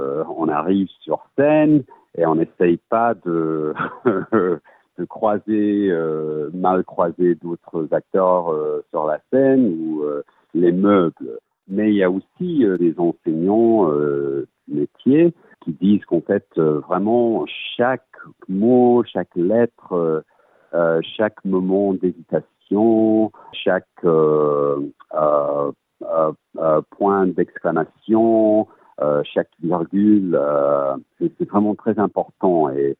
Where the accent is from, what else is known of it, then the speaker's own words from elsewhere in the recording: England, United Kingdom; now in Australia; ça fait 15 ans que je vis ici en Australie. Je suis anglais, ma mère elle est française.